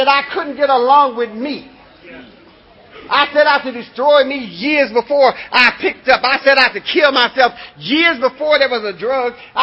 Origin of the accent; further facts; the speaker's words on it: Ohio, United States; I came from Ohio and went to D.C.